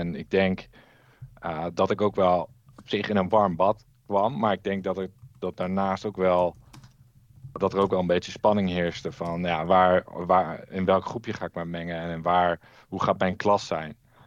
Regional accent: Nijmegen, Gelderland, Netherlands; geboren en getogen in Nijmegen. En ik woon daar nog steeds.

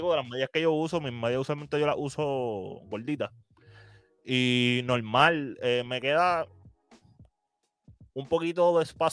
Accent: Puerto Rico; a nosotros como puertorriqueños nos gusta hacer filas

